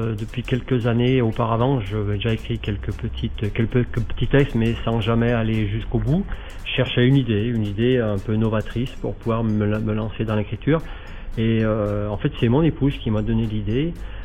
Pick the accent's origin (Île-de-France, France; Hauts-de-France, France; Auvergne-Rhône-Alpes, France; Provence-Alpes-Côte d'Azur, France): Auvergne-Rhône-Alpes, France; Saint-Étienne; Donc je suis originaire de Saint-Étienne, j'habite sur Montbrison